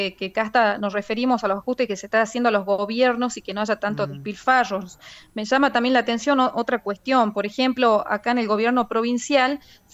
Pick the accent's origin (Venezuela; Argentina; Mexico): Argentina; Rosario de Lerma, Salta; Yo vivo en Rosario de Lerma, en mi pueblo